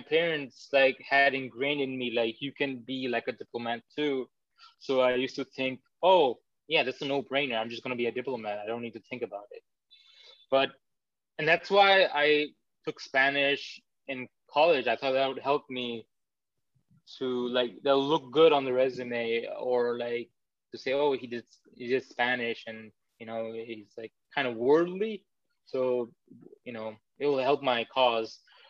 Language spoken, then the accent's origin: English; India; So when I went to college, they said, oh, Indian.